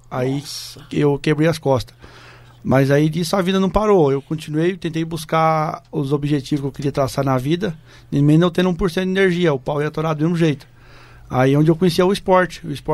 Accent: Itaquiraí, Mato Grosso do Sul, Brazil; Eu sou do Mato Grosso do Sul também, de Itaquiraí.

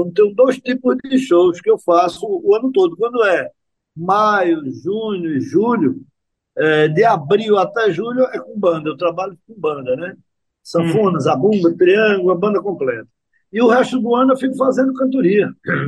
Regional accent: Pernambuco, Brazil; born there; No estado onde eu nasci. Pernambuco é um estado muito lindo

